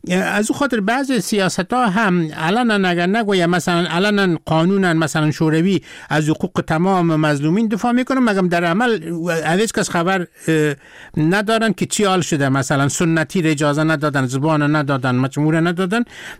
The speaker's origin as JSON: {"language": "Persian", "country": "Afghanistan", "said": "من از افغانستان هستم"}